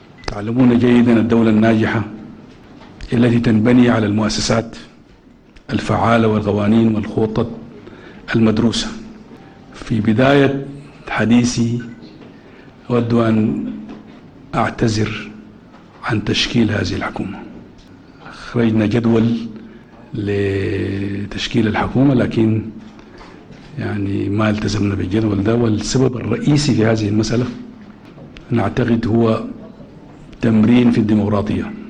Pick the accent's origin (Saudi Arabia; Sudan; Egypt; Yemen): Sudan; عشان في النهاية نتأكد تماما أنه كلنا كسودانيين نشوف روحنا في المجلس ده